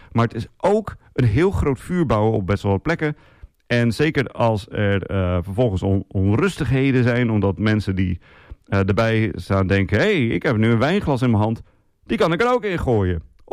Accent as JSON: {"language": "Dutch", "town": "Assen", "region": "Drenthe", "country": "Netherlands", "said": "het Bartjebeeld in Drenthe, Assen, waar ik vandaan kom, is materieel erfgoed."}